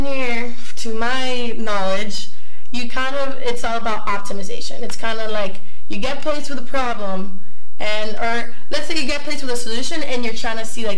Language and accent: English; Dominican Republic; I'm from Dominican Republic, and in DR, it's not, like, a big, like, major